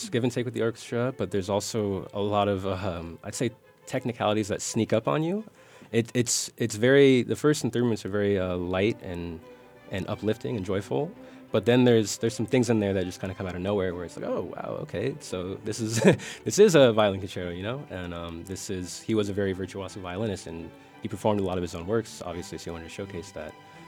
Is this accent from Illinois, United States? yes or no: yes; Springfield, Illinois, United States; also born or lived in Chicago area; Yes, I'm from Springfield. I lived here until I was about 13 years old, and then I moved to the Chicago area.